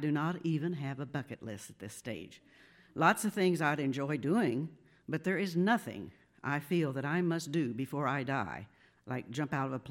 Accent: Marion, United States; I was born in Marion. I grew up in Marion. I raised my family in Marion, and I'm still here today.

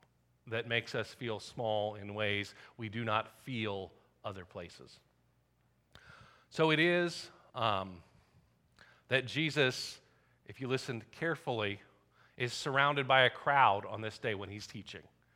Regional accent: Southeast, United States; Growing up in the Southeast, we went to the beach every summer

